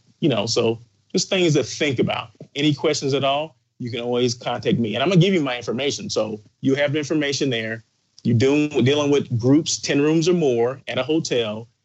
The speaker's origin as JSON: {"language": "English", "town": "Blythe", "region": "California", "country": "United States", "tie": "born or raised there", "said": "I'm from Blythe, born and raised, 18 years in Blythe. My mom and brother, they live there."}